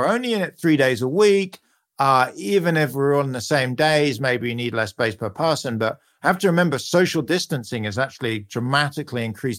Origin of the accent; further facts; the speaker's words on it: United Kingdom; You can hear from my accent, I'm a Brit